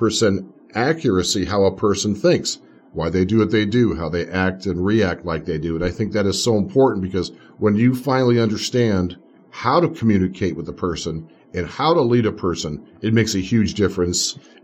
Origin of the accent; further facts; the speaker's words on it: Ohio, United States; born there; Yeah, I was born in Ohio, and there's a hospital in Ohio.